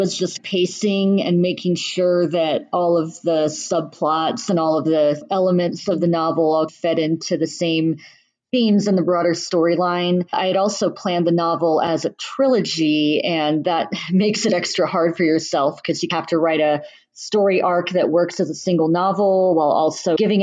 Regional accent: Saudi Arabia; also born or lived in Bahrain; I grew up in the Middle East, raised in Saudi Arabia and Bahrain, which is both a very, if you watch the news at all, like very politically charged kind of region

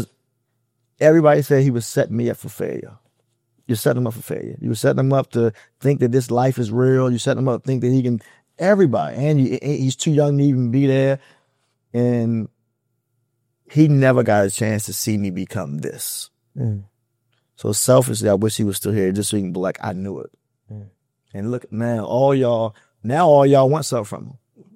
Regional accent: Baltimore, Maryland, United States; I remember when he first, because I'm from East Baltimore, he's from East Baltimore.

